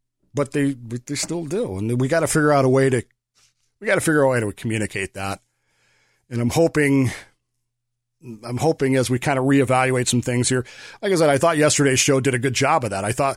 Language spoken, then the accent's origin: English; Denver, Colorado, United States; when we would call my grandparents down in Oklahoma City, we were growing up in Denver